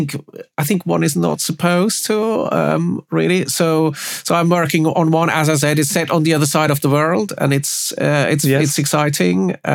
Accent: Zurich, Switzerland; I grew up in Zurich in Switzerland.

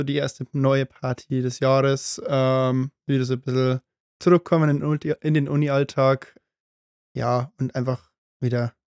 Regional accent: Passau, Bavaria, Germany; ich komme aus Passau, ich habe in Passau mein Abitur gemacht.

